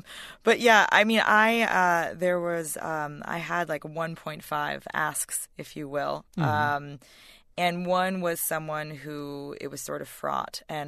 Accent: White Plains, New York, United States; because I grew up in White Plains, which is, as Connecticut listeners will know, not far from New York.

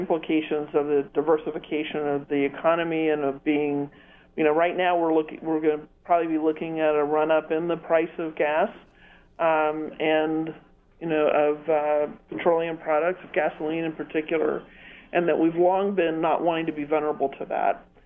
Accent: Texas, United States; I grew up in Texas. You know, I rode in a huge old Chevrolet Impala up from Houston there.

